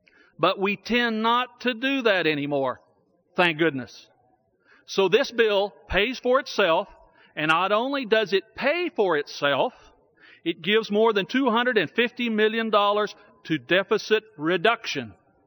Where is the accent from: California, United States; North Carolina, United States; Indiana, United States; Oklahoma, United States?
Oklahoma, United States; Just yesterday in my home state of Oklahoma, we had temperatures topping out at 115 degrees.